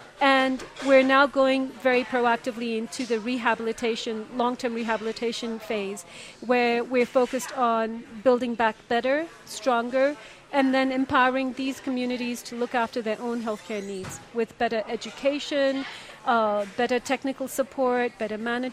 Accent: Pakistan; I am Pakistani.

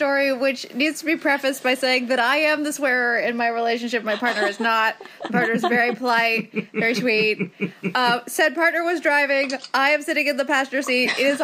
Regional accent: California, United States; For those who don't know, I am born and raised in California, which means dude is a expletive

